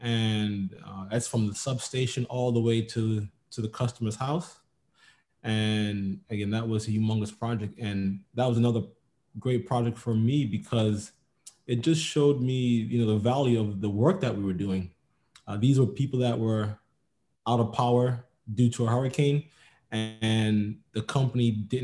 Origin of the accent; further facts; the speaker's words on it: New York City, New York, United States; I'm from New York City, but I was applying all across the country.